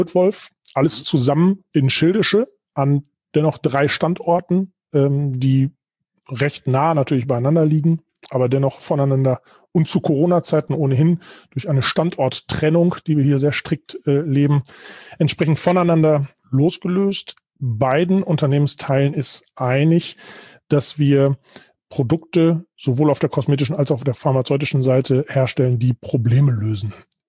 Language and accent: German; Oerlinghausen, North Rhine-Westphalia, Germany; also born or lived in Bielefeld; Geboren in Bielefeld, aufgewachsen in Oerlinghausen.